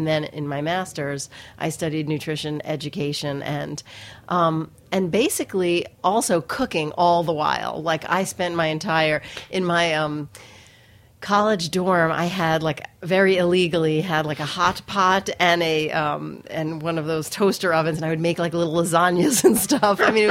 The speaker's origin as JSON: {"language": "English", "town": "New York City", "region": "New York", "country": "United States", "tie": "born or raised there", "said": "I grew up in New York City, and my family was really into, you know, turning me on to different foods."}